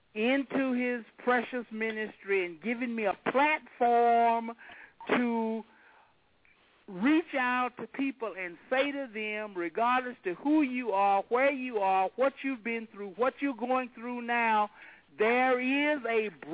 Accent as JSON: {"language": "English", "region": "the South", "country": "United States", "tie": "born or raised there", "said": "I mean, that's just the way we were raised in the South."}